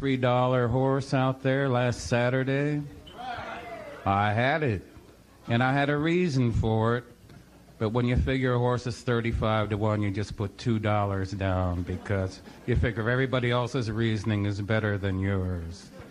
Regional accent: San Pedro, California, United States; Hello, I come from San Pedro to put Redondo Beach on the map.

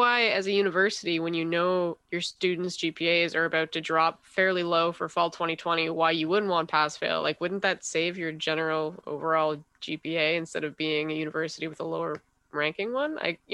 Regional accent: New Brunswick, Canada; I'm originally from New Brunswick, so driving back and forth to Montreal while doing online learning was kind of a tricky situation.

